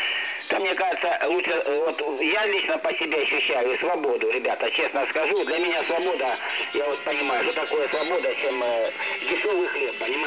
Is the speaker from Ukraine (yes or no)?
yes; Ukraine; я полностью украинец, вы понимаете? Полностью, даже западной Украины корни, полностью. Я вообще даже русской нету.